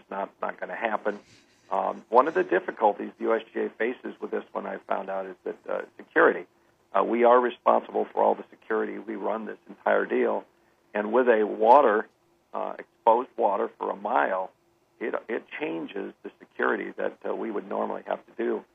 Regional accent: Ireland; But you go over to Ireland, and being Irish, I noticed these things.

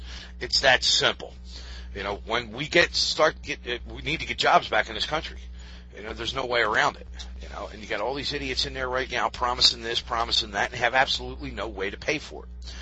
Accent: Philadelphia, Pennsylvania, United States; I'm originally from Philadelphia.

